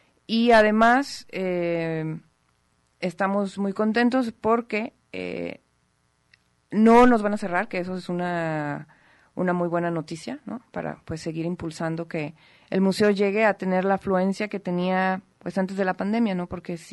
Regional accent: Guadalajara, Jalisco, Mexico; nosotros como jaliscienses, como tapatíos, vayamos más seguido, ¿no?, al museo.

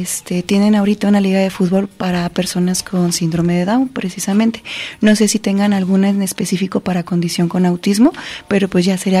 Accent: Guadalajara, Jalisco, Mexico; Yo escribí esta historia inspirada en la memoria del barrio donde crecí. Yo crecí por Oblatos, allá por el oriente de Guadalajara

